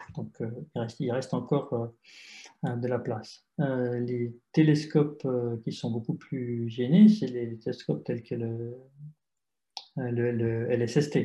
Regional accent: France; Ce n'est pas parce que je suis français que j'ai plus de chances d'avoir du temps.

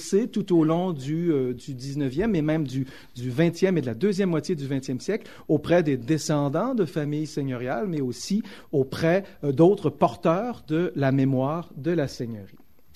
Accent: Quebec, Canada; moved away as an adult; lorsque je suis arrivé du Québec pour faire mon doctorat. C'était au début de ce siècle.

